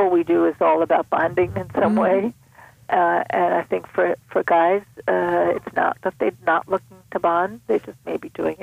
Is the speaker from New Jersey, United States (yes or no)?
no; New York City, New York, United States; Now, you may have guessed I'm from New York City, where we can say that.